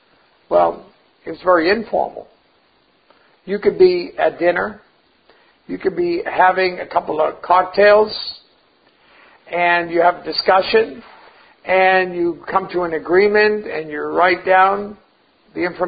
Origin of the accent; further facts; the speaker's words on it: Boston, Massachusetts, United States; The old way, what I learned growing up around Boston and the workplace, was that when you did business, you came to an agreement